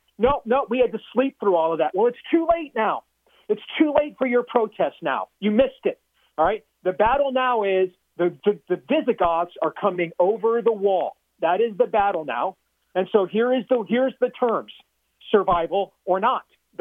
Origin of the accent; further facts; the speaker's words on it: Iowa, United States; 4 million, Jenna, that's more people that live in my home state of Iowa, okay?